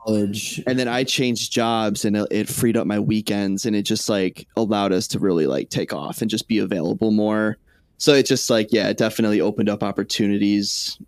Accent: Buffalo, New York, United States; I was born in Buffalo, so definitely diehard Buffalonian

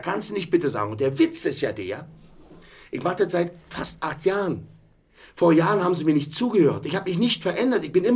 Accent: Berlin, Germany; Ich komme aus Berlin, das ist ein Berliner Projekt, ein Berliner Verein, eine Berliner bundesweite Kampagne.

